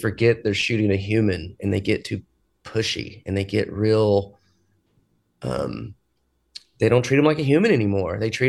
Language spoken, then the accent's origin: English; Texas, United States; Well, I come from Texas where there's zero seasons.